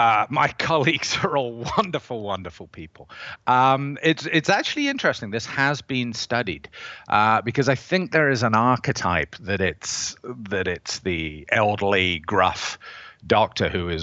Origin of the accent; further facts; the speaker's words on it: Canada; I don't work in it, but I have taken various electives, as every Canadian does at some point.